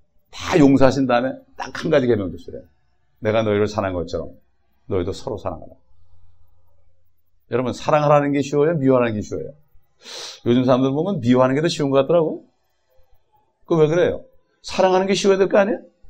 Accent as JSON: {"language": "Korean", "country": "South Korea", "said": "저는 참 우리 한국 사람들에게 하나님께서 옛날에 우리 민족들에게 좀 믿음을 주시기 위해서 춘향제를 만든 것 같아요"}